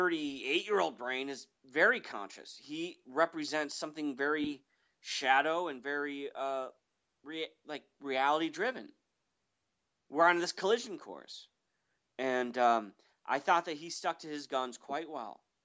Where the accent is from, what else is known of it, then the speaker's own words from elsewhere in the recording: Chicago, Illinois, United States; I'm from Chicago.